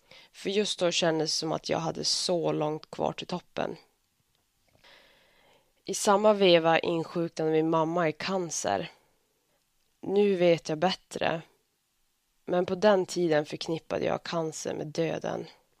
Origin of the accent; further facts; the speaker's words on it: Örnsköldsvik, Västernorrland County, Sweden; när jag bodde hemma i Övik och bara kunde träna på kvällarna